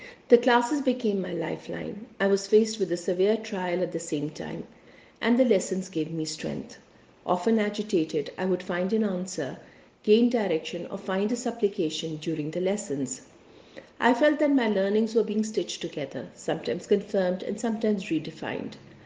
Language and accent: English; Pakistan; also born or lived in Romania / Yemen / Australia; I have returned to my home country, Pakistan, after more than a decade of living in Romania, Yemen and Australia.